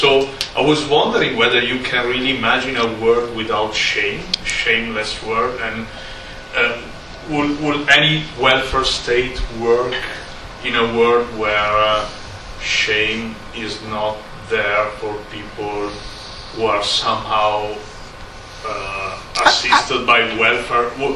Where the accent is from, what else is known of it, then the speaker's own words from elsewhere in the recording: Italy; So I'm coming from Italy, and there the issue is, if people cheat on taxes, do they feel ashamed or not?